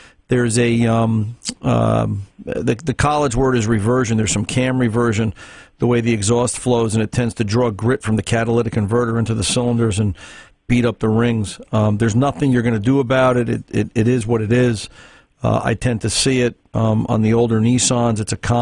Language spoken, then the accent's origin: English; New Jersey, United States; I often explain to people it sounds like, and I'm from New Jersey, so I'm used to this